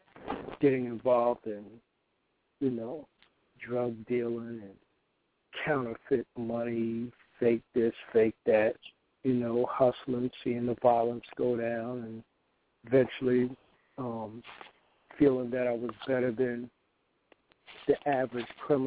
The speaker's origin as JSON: {"language": "English", "town": "Keyport", "region": "New Jersey", "country": "United States", "tie": "born or raised there", "moved": "as an adult", "said": "Well, I'm originally from the Jersey Shore, small town, Keyport, New Jersey. Lived in Keyport till I was around 21, 22 years old."}